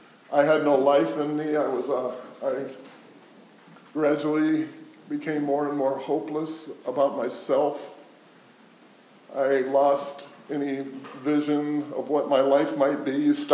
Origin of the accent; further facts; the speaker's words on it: Rockford, Illinois, United States; In Rockford, Illinois.